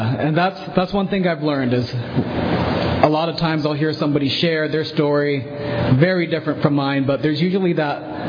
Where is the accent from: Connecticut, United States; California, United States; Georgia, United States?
California, United States; Visalia; born there; So, I was born in Visalia. I was born at Kaweah Delta. My parents are from the valley.